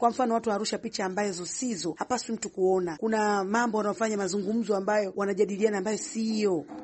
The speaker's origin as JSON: {"language": "Swahili", "town": "Magogoni", "region": "Zanzibar", "country": "Tanzania", "said": "na natokea Zanzibar Magogoni."}